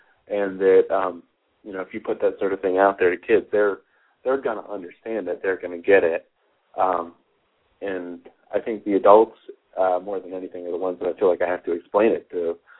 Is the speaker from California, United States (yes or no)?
yes; California, United States; now in North Carolina, United States; You know, I grew up sort of on the West Coast. I lived in the Bay Area for a while and had a big comic book store there